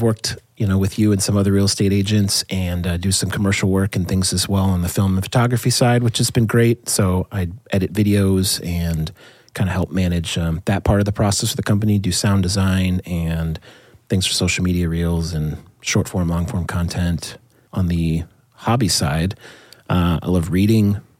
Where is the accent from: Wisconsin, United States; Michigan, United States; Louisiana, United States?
Wisconsin, United States; I just tell people I'm from Wisconsin because that's kind of where I lived the longest before I went off to college, and that's why I'm a Packers fan.